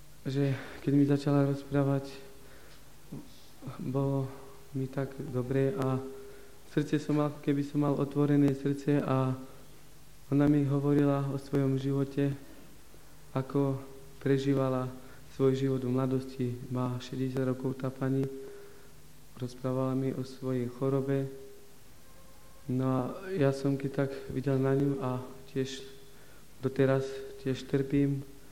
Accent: Smižany, Košice Region, Slovakia; now in Banská Bystrica, Slovakia; žijem tu v Bystrici, som zo Smižian, ale tu bývam tak priechodne. Žijem tu v takej bunke, ktorá je na pracovisku

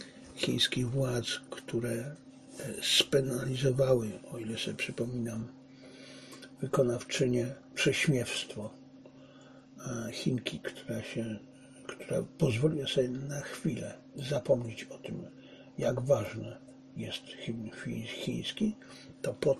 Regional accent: Silesian Voivodeship, Poland; Tak jak to się w moim dzieciństwie mówiło na Śląsku.

